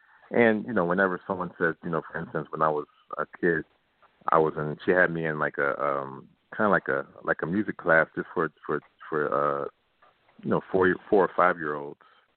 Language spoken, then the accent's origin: English; Philadelphia, Pennsylvania, United States; But you know, I grew up in East Oak Lane, and it was a great, it was a very diverse neighborhood.